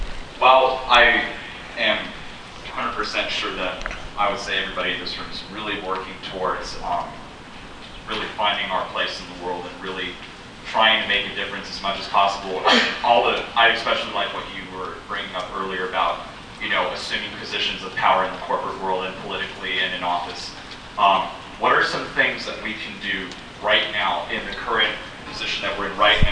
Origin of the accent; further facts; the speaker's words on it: Santa Monica, California, United States; I'm from Santa Monica, California.